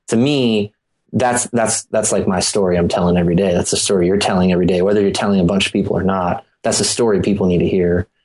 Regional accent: East Coast, United States; I grew up on the East Coast, and there's a restaurant that does this

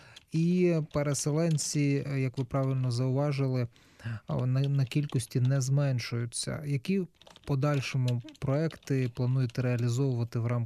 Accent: Donetsk, Donetsk Oblast, Ukraine; moved away; Як колишній донечанин, угу. Я також з Донецька.

